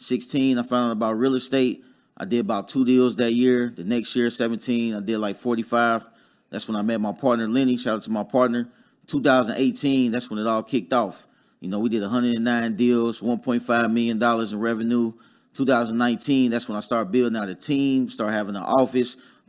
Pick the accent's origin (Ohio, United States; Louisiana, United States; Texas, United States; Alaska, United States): Ohio, United States; Dayton; I'm from Dayton, Ohio originally.